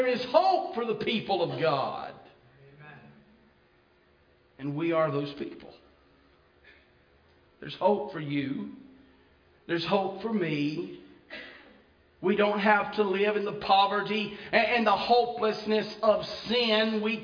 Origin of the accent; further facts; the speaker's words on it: Piedmont, Alabama, United States; I grew up little town in Alabama called Piedmont, Alabama.